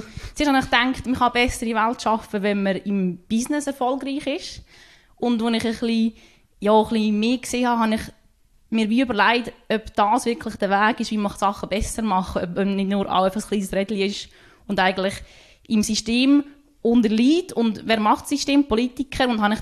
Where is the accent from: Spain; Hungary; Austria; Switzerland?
Switzerland; Lucerne; also born or lived in Geneva / China / Czech Republic; now in Zug, Switzerland; Ich komme ursprünglich aus dem Kanton Luzern. Ich habe in Genf studiert. Ich habe schon vielen Orten in der Welt gelebt, in China und in Tschechien. Und ich habe im Zug ein wunderschönes Heim gefunden. Und ich bin jetzt hier fix.